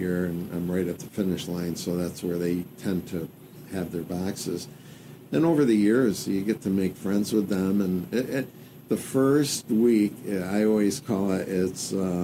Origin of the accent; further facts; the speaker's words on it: Gloversville, New York, United States; I grew up with him in Gloversville, which is probably 35 miles west of here